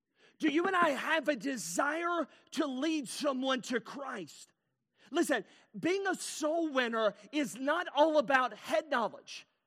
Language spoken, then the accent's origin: English; North Carolina, United States; also born or lived in Alabama / Tennessee; I grew up in North Carolina, Alabama. I was born in Tennessee, but my entire life is spent in the South.